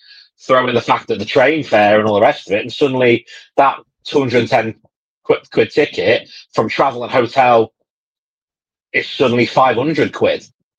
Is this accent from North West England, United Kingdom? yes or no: yes; North West England, United Kingdom; now in London, United Kingdom; I mentioned I'm from the Northwest.